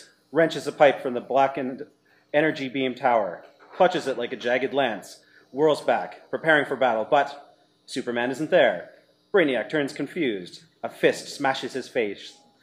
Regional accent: Canada; We're so Canadian, we're going to end up the delay the show while we're trying to decide who does this.

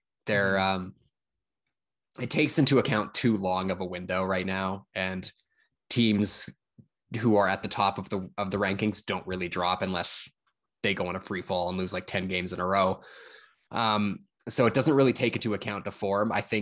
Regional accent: Canada; as a Canadian fan

